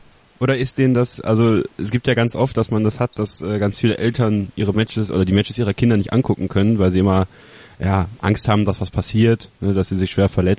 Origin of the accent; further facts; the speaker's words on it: Borken, North Rhine-Westphalia, Germany; nach Borken in meine Heimatstadt gekommen ist